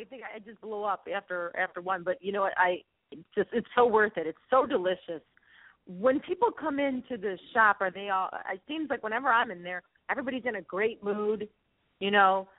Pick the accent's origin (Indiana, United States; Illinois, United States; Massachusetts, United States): Illinois, United States; Chicago; It was so funny because I grew up on the Northwest Side. We would go to Gene and Jude's, especially on our way to Kittyland.